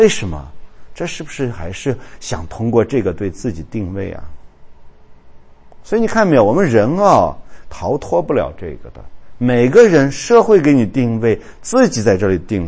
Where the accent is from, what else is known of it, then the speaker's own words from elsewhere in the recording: China; 如果什么都不行的话，我们中国人还有一个伟大的那个方法，对吧？